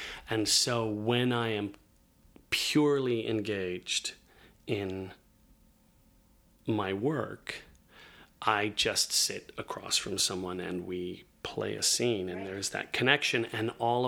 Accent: Indianapolis, Indiana, United States; now in New York, United States; I grew up in Indiana.

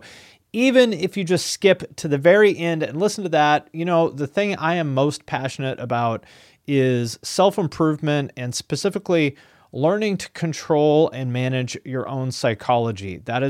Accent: Seattle, Washington, United States; I grew up in the Seattle area

